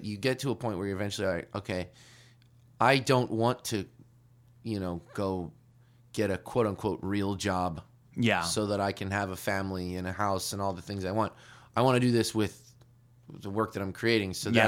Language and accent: English; Philadelphia, Pennsylvania, United States; I'm embarrassed as a Philadelphian